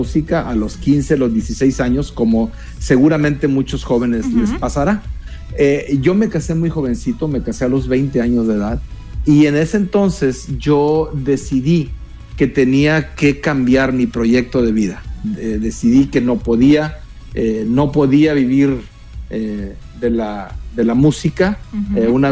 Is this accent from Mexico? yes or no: yes; northern Mexico, Mexico; now in United States; En ese tiempo inmigré acá donde estoy ahora, los Estados Unidos. Yo soy mexicano, del norte de México. Y mi papá era ya residente legal de los Estados Unidos, así es de que él me arregló la residencia en aquel entonces.